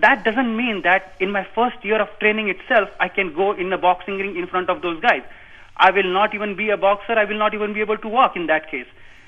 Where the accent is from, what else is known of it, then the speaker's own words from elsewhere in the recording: India; English is a second language; I come from India